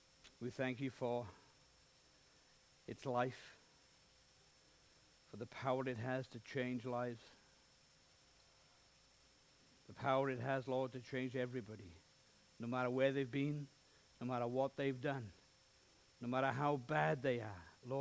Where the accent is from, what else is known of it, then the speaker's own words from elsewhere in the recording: Wales, United Kingdom; we hadn't done much of Australia, being Welsh people.